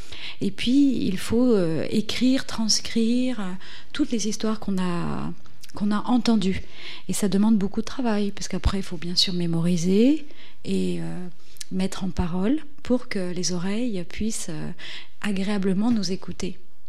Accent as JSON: {"language": "French", "country": "Réunion", "said": "la France n'est pas une île, même si on est français à La Réunion."}